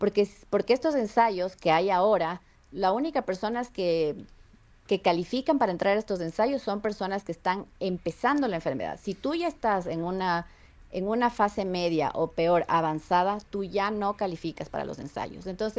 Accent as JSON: {"language": "Spanish", "country": "Ecuador", "said": "Sí, yo soy ecuatoriana"}